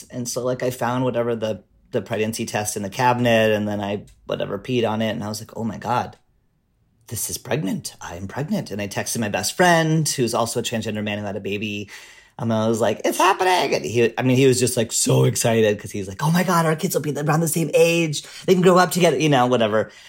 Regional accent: Canada; now in United States; I am white. I'm a Canadian immigrant to the U.S.

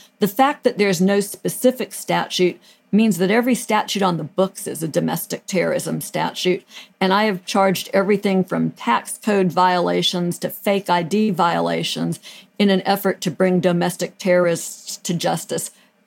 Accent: Pasadena, California, United States; I grew up in the Pasadena area, which is just next door to Monrovia.

